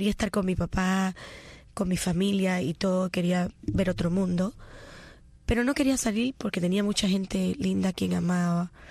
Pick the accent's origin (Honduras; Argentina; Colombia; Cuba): Cuba; moved away; Yo soy muy cubana. Y le doy gracias a Dios por haber nacido en Cuba. Haber tenido la posibilidad de haber nacido en Cuba.